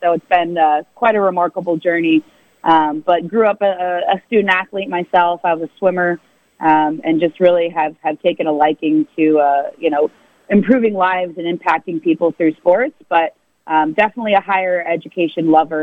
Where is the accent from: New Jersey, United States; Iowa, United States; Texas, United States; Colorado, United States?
Iowa, United States; But I was born and raised in Iowa, so not too far away from here.